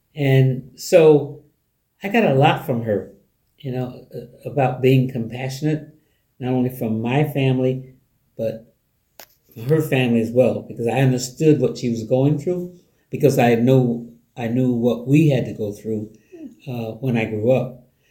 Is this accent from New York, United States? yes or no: yes; Witherby, New York, United States; Looking at upstate New York, where most of those prisons were built, from in my hometown area, as a matter of fact, they built one of those prisons right across the street from my home in Witherby.